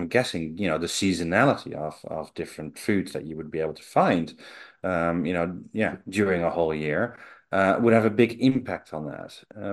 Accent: Netherlands; now in England; I come from the Netherlands originally

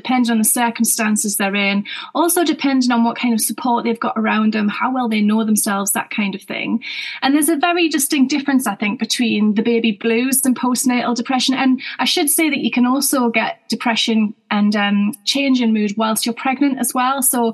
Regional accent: North East England, United Kingdom; now in Devon, United Kingdom; I'm not from there originally. A lot of people will be able to tell that already from my accent. So I'm from the northeast of England originally, near Newcastle. But I live down in Devon with my Turkish husband

